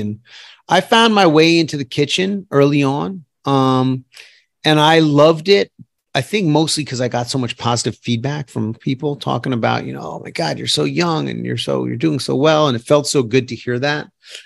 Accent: New York City, New York, United States; I'm a chef guy, restaurant guy. I grew up in New York City, and I make food for the regular people.

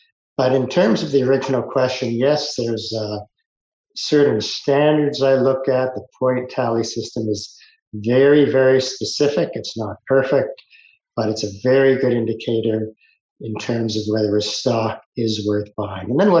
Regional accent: Toronto, Ontario, Canada; You can probably gather who won since I'm from Toronto.

